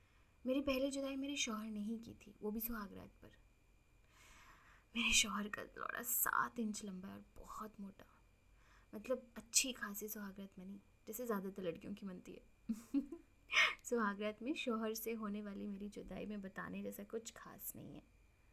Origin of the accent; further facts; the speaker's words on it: Jodhpur, Rajasthan, India; और मैं जोधपुर राजस्थान की रहने वाली हूँ।